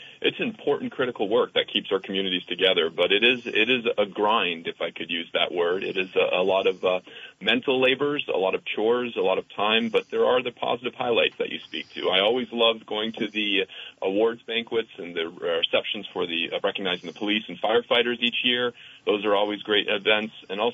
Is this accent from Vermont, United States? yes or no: yes; Vermont, United States; I grew up in Vermont, and it's a commitment and culture and community of service.